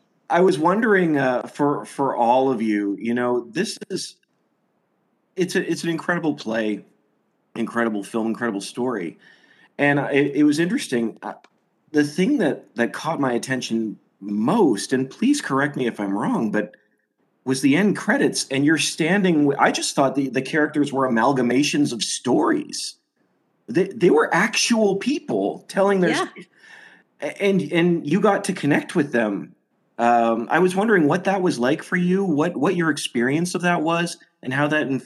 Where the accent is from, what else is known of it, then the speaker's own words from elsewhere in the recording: Newmarket, Ontario, Canada; I'm from Newmarket, just outside Toronto.